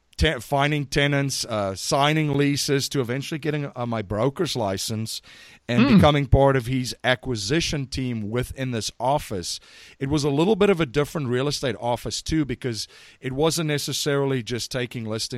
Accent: South Africa; moved away as an adult; now in United States; Originally from South Africa. So I came to the United States in 2001 with a backpack, a suitcase, $500, a sense of adventure, and a sense of humor.

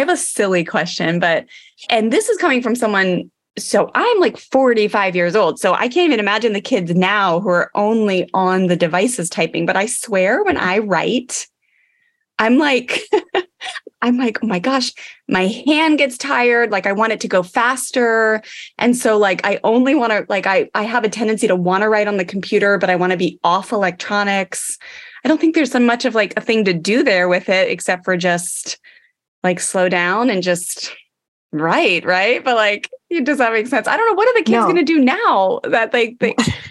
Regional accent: Maryland, United States; I think of like growing up in Maryland, right?

